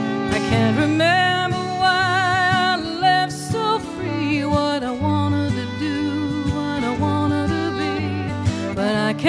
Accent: Wheeling, West Virginia, United States; And we grew up in Wheeling, West Virginia, and a lot of jokes made about West Virginia.

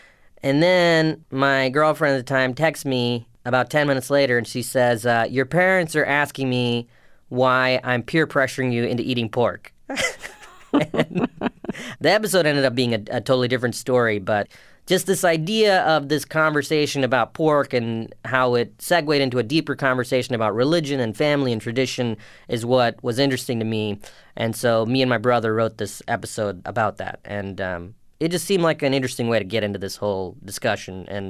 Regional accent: South Carolina, United States; born or raised there

